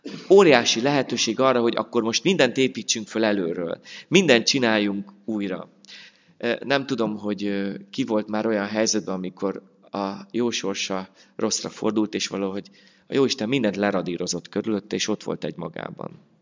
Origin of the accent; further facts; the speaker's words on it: Budapest, Hungary; korábbi gyülekezetemben, ahol felnőttem és 7 évig lelkipásztorként szolgáltam, külső Kelenföldön